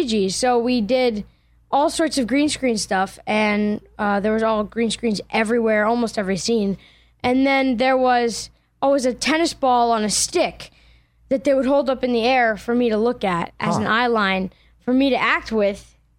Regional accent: Allentown, Pennsylvania, United States; I'm from Allentown, Pennsylvania.

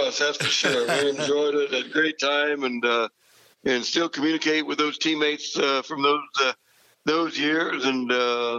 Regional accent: Silver Lake, Kansas, United States; Yeah, kind of three brothers that still live in that area, and all the nephews and nieces, and it was an ideal, you know, growing up opportunity.

